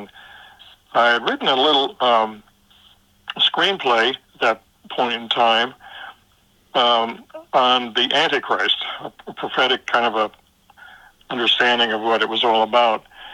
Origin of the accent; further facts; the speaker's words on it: New York City, New York, United States; also born or lived in North Carolina; I was born actually in North Carolina and then moved to New York City. So that's the world that I kind of knew growing up.